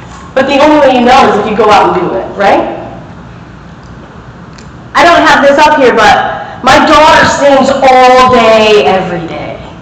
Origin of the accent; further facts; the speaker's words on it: Michigan, United States; I grew up in Michigan, and it's beautiful there